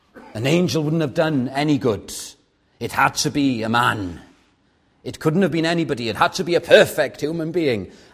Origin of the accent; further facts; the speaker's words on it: Llandudno, Wales, United Kingdom; I've told you before about the church in my hometown, Llandudno.